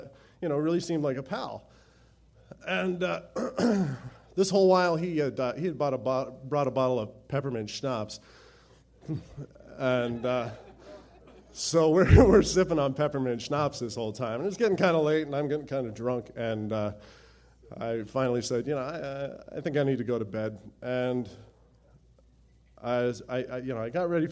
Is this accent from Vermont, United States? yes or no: no; Missoula, Montana, United States; my growing up in Missoula, what it's like to live in Montana